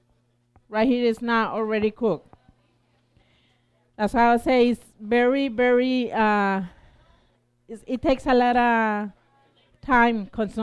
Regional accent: Tamaulipas, Mexico; English is a second language; I'm from Tamaulipas. It's across the border from Brownsville.

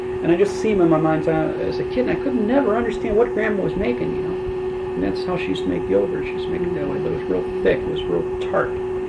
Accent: Chicago, Illinois, United States; I'm from Chicago

